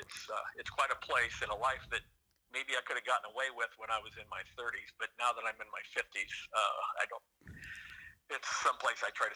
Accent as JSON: {"language": "English", "town": "Marshalltown", "region": "Iowa", "country": "United States", "tie": "born or raised there", "said": "Originally grew up on a farm just outside of Marshalltown."}